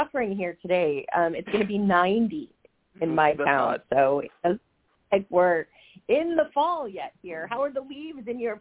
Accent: Chicago, Illinois, United States; now in Camarillo, United States; You know, I grew up in Chicago. I did a lot of raking and jumping into the piles.

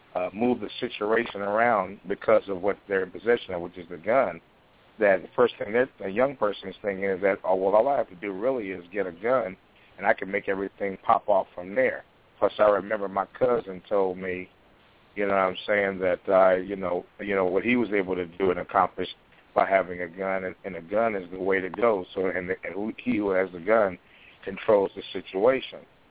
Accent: Chicago, Illinois, United States; if they're like from my hometown right now, you know what I'm saying, the wild, wild Midwest city of Chicago

